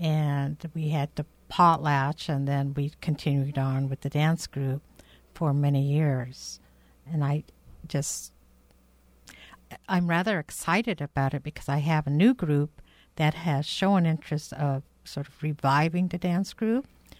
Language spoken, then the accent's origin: English; Petersburg, Alaska, United States; born there; I was born here in Petersburg and will be here forever.